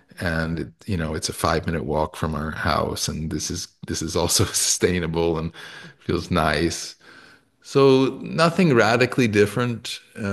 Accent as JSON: {"language": "English", "town": "Toronto", "region": "Ontario", "country": "Canada", "said": "I'm from Toronto in Canada"}